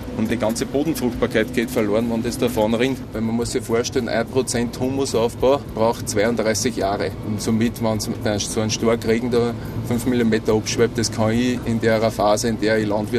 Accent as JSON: {"language": "German", "town": "Steinebrunn", "region": "Lower Austria", "country": "Austria", "said": "Ich stamme hier aus Großmobel oder Steinerbrunn, Weinviertler Hügelgebiet."}